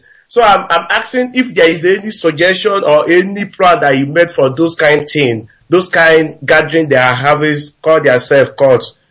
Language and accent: English; Nnewi, Anambra, Nigeria; now in India; I'm from Nnewi, not local government. I'm calling from India.